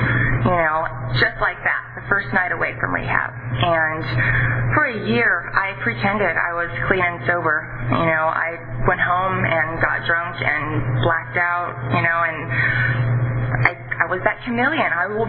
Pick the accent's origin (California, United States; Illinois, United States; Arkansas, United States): California, United States; Three Rivers; now in Visalia, United States; I'm from Three Rivers, so they said, we have an apartment in Visalia